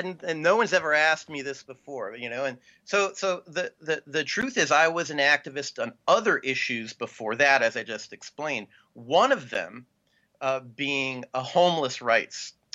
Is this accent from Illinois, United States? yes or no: no; Florida, United States; because I grew up in Florida and public transit was horrible.